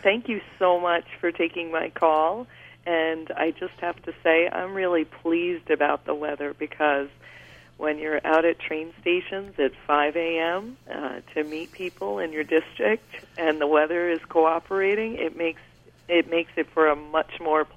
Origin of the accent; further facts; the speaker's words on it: New York, United States; me being born and raised in Dutchess County, it was natural for me to want to run for this particular seat, because I'm raising my family here.